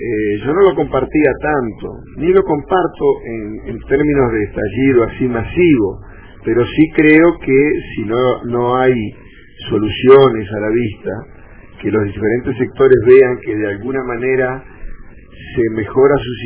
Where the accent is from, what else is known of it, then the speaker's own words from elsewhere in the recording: Argentina; now in Honduras; Bueno, 5 años no me dan derecho a nada. Yo soy un argentino catrachizado, pero sigo siendo un extranjero.